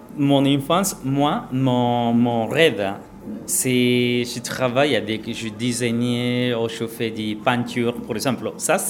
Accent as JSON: {"language": "French", "town": "Palenque", "region": "Chiapas", "country": "Mexico", "second_language": "French", "said": "Moi, je viens du sud du Mexique, à Palenque, Chiapas. Et en Palenque, on habite à la forêt, à la jungle."}